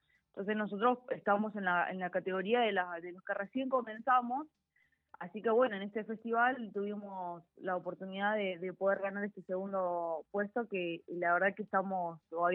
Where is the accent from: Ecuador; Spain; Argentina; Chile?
Argentina; Vértiz, Buenos Aires Province; empecé en mi pueblito, yo soy de Vértiz, pueblito acá cerca